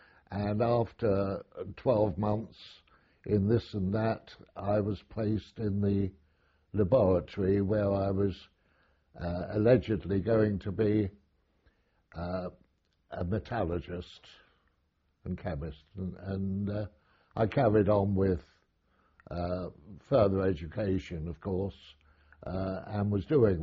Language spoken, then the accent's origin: English; London, United Kingdom; born there; I was born in West London in 1920.